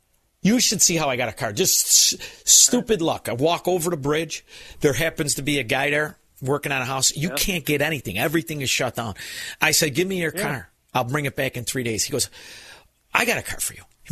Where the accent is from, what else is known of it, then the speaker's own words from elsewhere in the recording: Melrose Park, Illinois, United States; Listen, I'm from Melrose Park. I'm not on the good side.